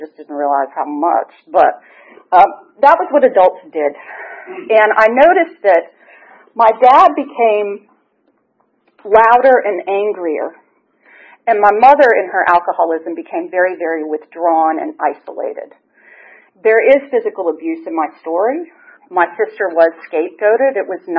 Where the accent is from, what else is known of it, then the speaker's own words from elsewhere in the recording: Nashville, Tennessee, United States; born there; I was born in Nashville, Tennessee.